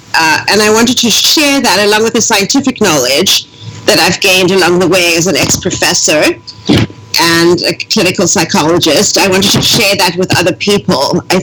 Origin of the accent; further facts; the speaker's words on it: South Africa; I grew up in South Africa towards the last years of apartheid. So it was a very stressful time.